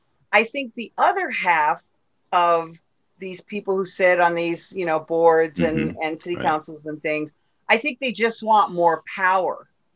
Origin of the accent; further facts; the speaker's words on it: Chicago, Illinois, United States; moved away; I mean, let's look at my native Chicago. You know, I was born and raised in Illinois. I lived there until 10 years ago.